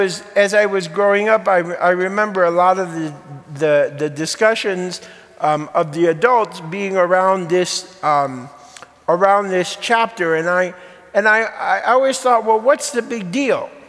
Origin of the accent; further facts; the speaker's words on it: Bridgeport, Connecticut, United States; Now, I remember growing up, I grew up in a mixed bowl of a lot of faiths. Growing up in Bridgeport, Connecticut, you had Catholics, of course.